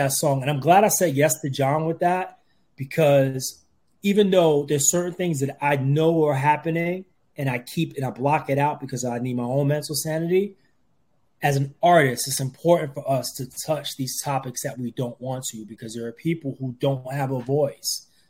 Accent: Brooklyn, New York, United States; So we both grew up in New York. He grew up in Left Rack City in Queens. I grew up in Red Hook, Brooklyn.

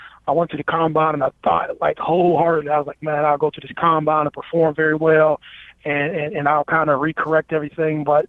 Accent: Youngstown, Ohio, United States; You know, I ran with guys in my neighborhood. I come from Youngstown.

